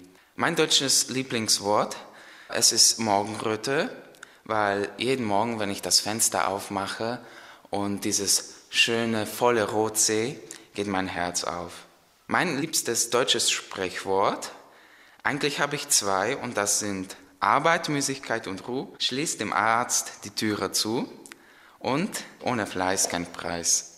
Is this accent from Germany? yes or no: no; Slovakia; German is a second language; Ich komme aus der Slowakei und ich bin im Jahr 2001 geboren. Ich lerne Deutsch, weil ich schon relativ früh mit der deutschen Sprache in Kontakt getreten bin.